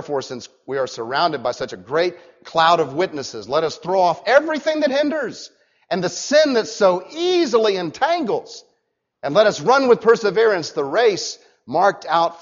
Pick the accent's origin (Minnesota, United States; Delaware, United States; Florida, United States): Florida, United States; Orlando; When I was growing up in Orlando, I remember my friends daring me to throw tangerines at passing cars, you know, in the orange groves that used to dot Central Florida.